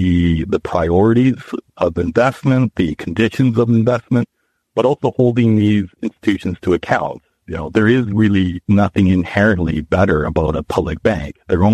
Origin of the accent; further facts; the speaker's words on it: Alberta, Canada; I'm Canadian, I'm from Western Canada, from Alberta.